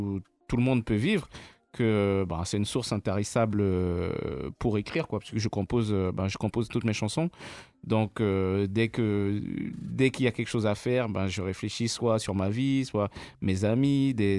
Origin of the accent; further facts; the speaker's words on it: French Guiana; moi j'ai grandi en Guyane 25 ans pratiquement, donc c'est vraiment ancré